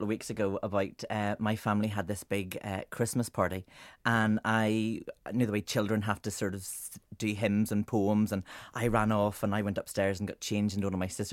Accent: Belfast, Northern Ireland, United Kingdom; I'm from Belfast and obviously we're war-torn country for a time, and where I used to live was in this big Victorian square

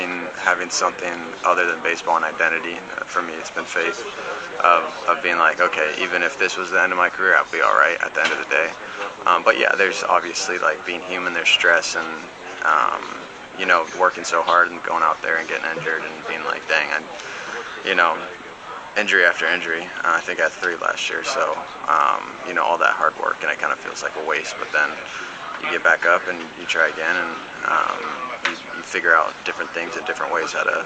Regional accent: Los Angeles, California, United States; Los Angeles, California.

